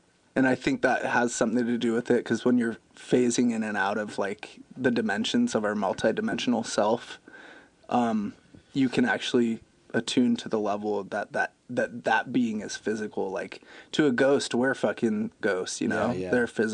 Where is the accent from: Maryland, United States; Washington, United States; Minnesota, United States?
Washington, United States; Yeah, born and raised in Washington. It's a good spot.